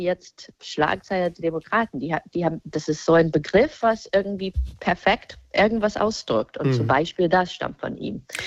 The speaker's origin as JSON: {"language": "German", "region": "Michigan", "country": "United States", "second_language": "German", "lives_now": "Germany", "said": "ich meine, ich komme aus Michigan, auch aus einem mini kleinen Dorf und mein Vater war auch Footballtrainer."}